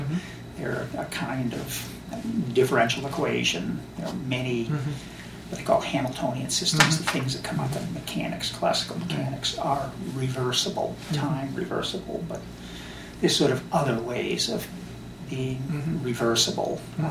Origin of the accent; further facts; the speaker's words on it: Massachusetts, United States; accent: New England; Yeah. Well, I grew up north of Boston, close to New Hampshire. And in fact, that's where we raised our kids, and more or less the same town, the same town where I grew up.